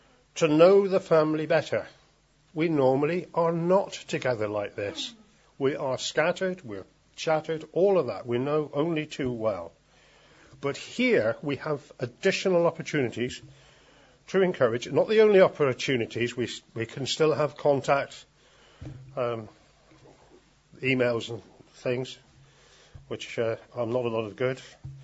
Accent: United Kingdom; It says, be courteous. But I'm British.

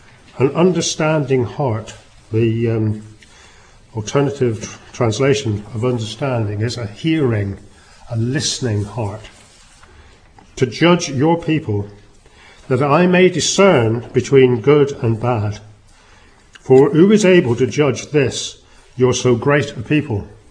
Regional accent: South West England, United Kingdom; I'm not Jewish. I'm Cornish. We're much more careful with money than Jews.

